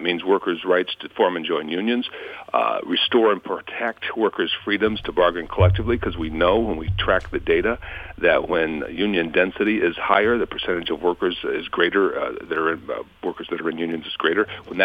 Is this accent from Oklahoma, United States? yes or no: no; Flint, Michigan, United States; when I say I grew up in Flint, Michigan when things were a lot better